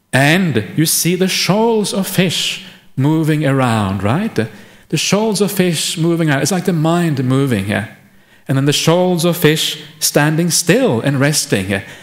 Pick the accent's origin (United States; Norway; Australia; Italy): Norway; I grew up in Norway.